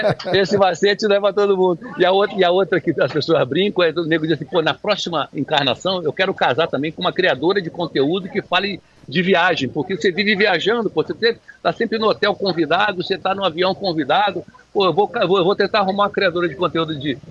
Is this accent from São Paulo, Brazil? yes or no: no; Bento Gonçalves, Rio Grande do Sul, Brazil; born there; Bento Gonçalves, onde eu nasci, lá na Serra Gaúcha